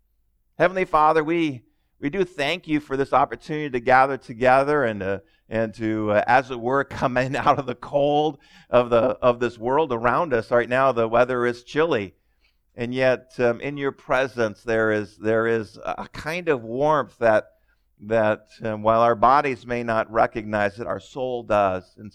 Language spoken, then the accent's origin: English; Enumclaw, Washington, United States; born there; I was born in Enumclaw, which, you know, unless you know where that is, you don't know where that is.